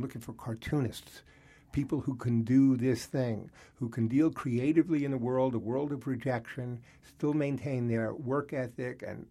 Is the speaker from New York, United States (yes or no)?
yes; New York City, New York, United States; I grew up in New York City, in Queens, Jewish culture, very, very focused on achievement and professions and all that.